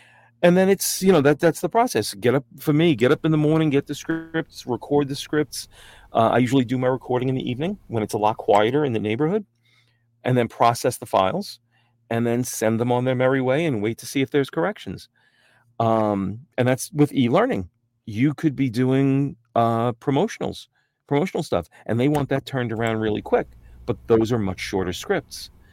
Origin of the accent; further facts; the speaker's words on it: New York, United States; accent: New York; I know you're hearing my New York accent now. I can do more generic American.